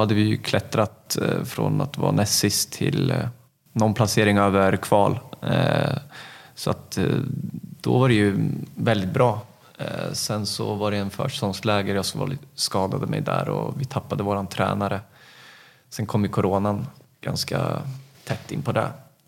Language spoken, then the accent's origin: Swedish; Örebro, Örebro County, Sweden; flyttade hem till min hemstad.